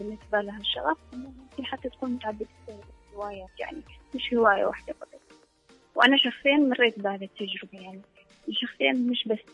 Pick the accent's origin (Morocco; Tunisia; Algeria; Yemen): Yemen; احنا بالنسبة لنا كيمنية وكاتبة كيمنية يعني من قلب المعاناة بنكتب،